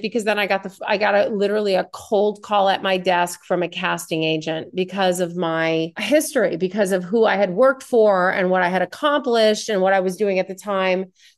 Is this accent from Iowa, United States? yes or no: no; New York, United States; I am a New Yorker my whole life.